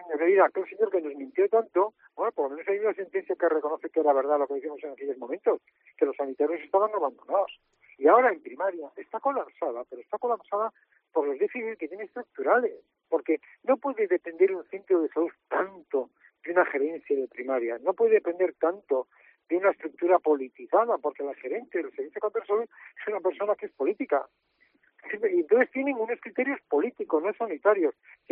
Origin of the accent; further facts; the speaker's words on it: Spain; que somos todos españoles.